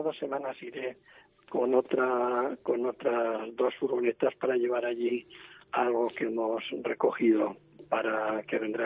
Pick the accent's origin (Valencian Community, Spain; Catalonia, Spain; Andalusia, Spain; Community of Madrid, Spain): Community of Madrid, Spain; Madrid; Yo soy de Madrid.